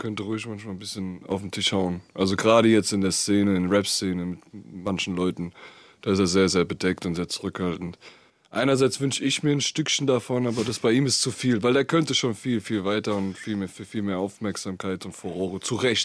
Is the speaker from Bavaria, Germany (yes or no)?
no; Hesse, Germany; born there; ich bin ja nicht in Frankfurt geboren, ich bin im Taunus geboren.